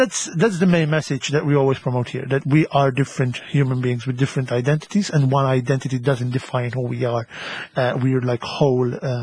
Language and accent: English; Gozo, Malta; when I came out, I was 17, and you know, I'm from Gozo.